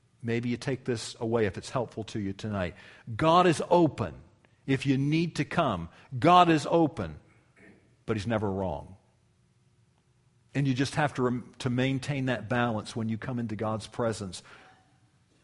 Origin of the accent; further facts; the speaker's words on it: United States; I love America. I'm an American. I wouldn't want to be anything else.